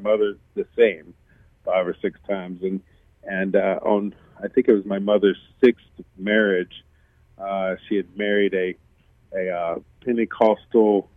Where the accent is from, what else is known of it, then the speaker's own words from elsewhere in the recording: Memphis, Tennessee, United States; moved away as an adult; I grew up in Memphis, Tennessee, like you had said earlier, till the age of about 21 years old.